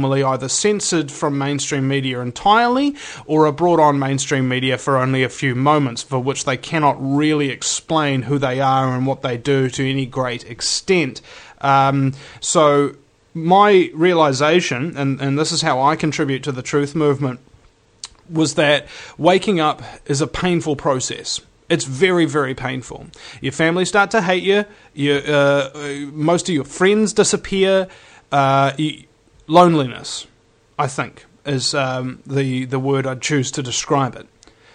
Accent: New Zealand; And being a New Zealander, you learn everything about the States first

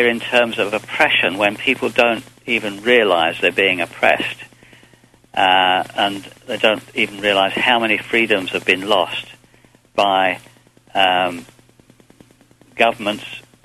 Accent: England, United Kingdom; Now, I'm an outsider. You can tell by my accent. I'm an Englishman

